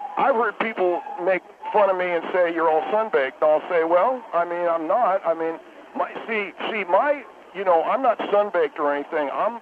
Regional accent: California, United States; Originally, I'm from California, and that's currently where I do reside.

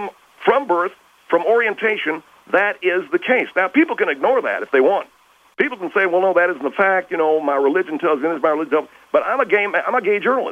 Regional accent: Manning, South Carolina, United States; born there; I was born in Manning, South Carolina as a gay baby.

